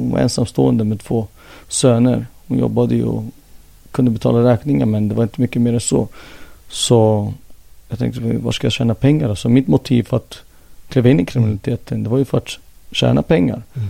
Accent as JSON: {"language": "Swedish", "country": "Sweden", "tie": "born there", "said": "Så på det sättet känner man ju sig med svensk som en numera och identifiera mig som sverigefinne. Mm. En finne som är född i Sverige helt enkelt."}